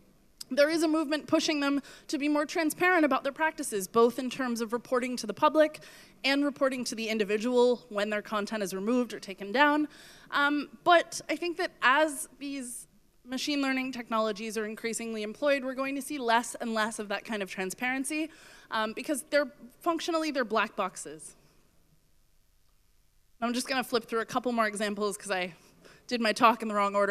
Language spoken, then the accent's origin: English; United States; So I wanna say that I'm American, quite obviously, if you hadn't guessed.